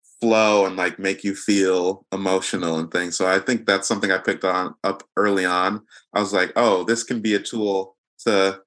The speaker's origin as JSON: {"language": "English", "country": "Nigeria", "said": "Both my parents are pastors and I'm Nigerian and like pretty much most Nigerian culture, it's like religion and spirituality is like ingrained into the culture."}